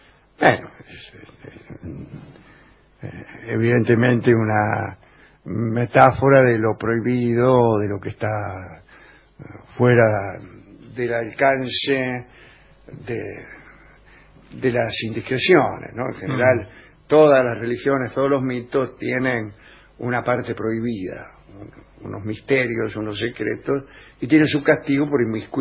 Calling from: Mendoza, Argentina; de Mendoza, mensaje para … quiero que toque … mi canción preferida

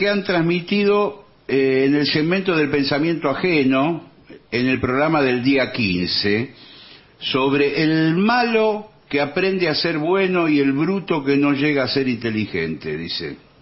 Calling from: Buenos Aires, Argentina; de Palermo.

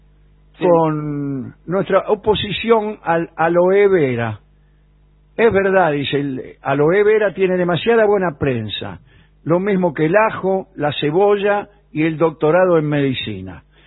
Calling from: Montevideo, Uruguay; de Montevideo.

